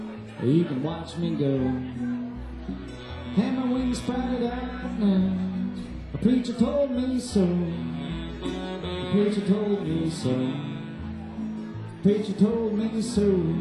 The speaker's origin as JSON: {"language": "English", "town": "Nashville", "region": "Tennessee", "country": "United States", "tie": "born or raised there", "said": "from Nashville here. Glad to be playing in our hometown."}